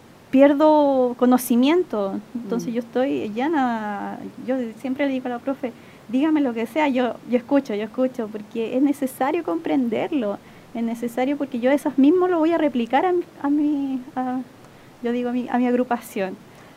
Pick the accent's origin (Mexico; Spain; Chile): Chile; Iquique, Tarapacá; Yo soy iquiqueña. Mi esposo, mis hijas también son iquiqueños, pero mi familia es de Río Bueno.